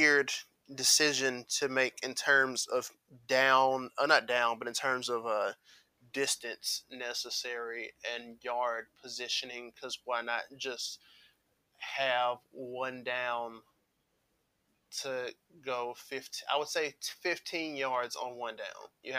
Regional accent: Memphis, Tennessee, United States; because my hometown Memphis does have a team, the Express, who will be playing in the AAF this upcoming season

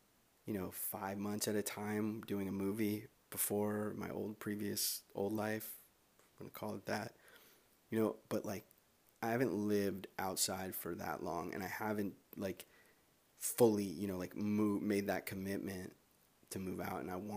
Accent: Los Angeles, California, United States; And I grew up in Los Angeles. I'm born and raised here. It's a fucking dope city.

